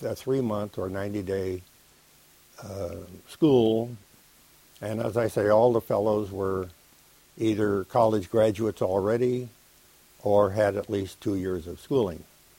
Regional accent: Los Angeles, California, United States; also born or lived in Boston, United States; I grew up in Los Angeles after moving from Boston at the age 4. We arrived in Los Angeles in 1923 when things were rather primitive out there, as you know.

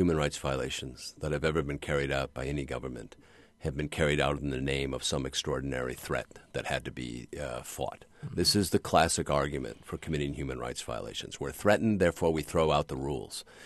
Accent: New York, United States; what happened in my hometown of New York and what happened in Washington on 9/11

